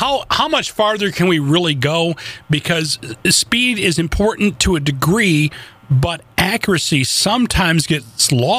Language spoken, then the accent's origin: English; Michigan, United States; I'm from Michigan. We get snow. We understand snow.